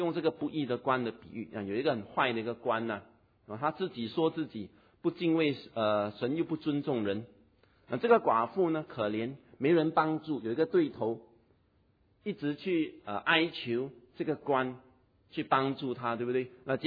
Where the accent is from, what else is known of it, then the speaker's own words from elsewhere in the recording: Singapore; 那我们新加坡人没有去过沙漠的，所以不熟悉那个路